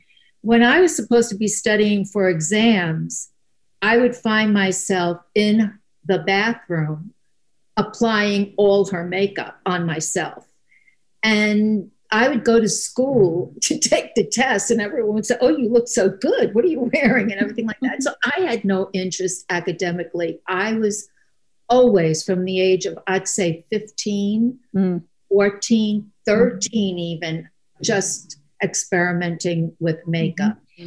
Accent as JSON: {"language": "English", "town": "Staten Island", "region": "New York", "country": "United States", "tie": "born or raised there", "said": "As a child, I grew up on Staten Island, which was not a very glamorous place to grow up on."}